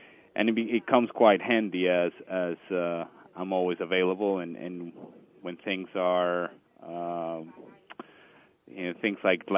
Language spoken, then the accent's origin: English; Caracas, Capital District, Venezuela; now in United States; there wasn't much snow growing up in Caracas, Venezuela, as you may very well know.